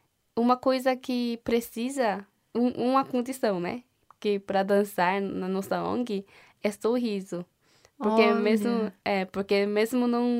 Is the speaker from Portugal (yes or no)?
no; South Korea; Portuguese is a second language; Korea Day, porque eu sou coreana